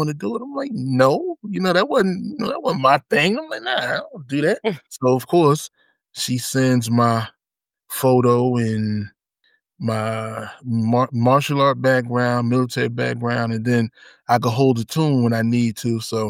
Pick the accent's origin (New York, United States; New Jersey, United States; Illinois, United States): New Jersey, United States; Newark; now in Atlanta, United States; I'm originally from Newark, New Jersey. I now reside on the outskirts of Atlanta, Georgia.